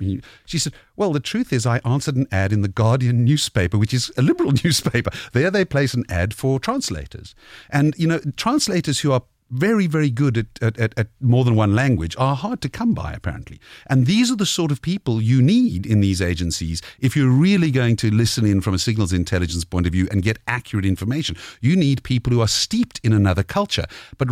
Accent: United Kingdom; I am British, but I also have spent tremendous amount of time living in other cultures.

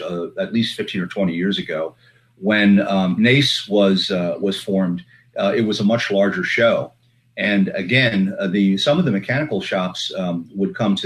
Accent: Pennsylvania, United States; now in Virginia, United States; The state I grew up in Pennsylvania has had one forever. Virginia does, where mm-hmm. I live now.

